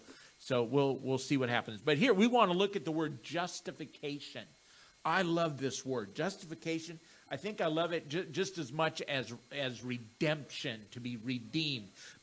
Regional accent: Wessington Springs, South Dakota, United States; born there; he's telling me that his wife knew my mom and dad when I was born back in Wessington Springs.

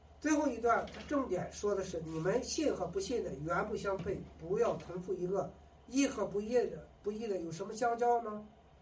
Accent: China; 我们中国人有一个中庸之道，特别喜欢和稀泥。

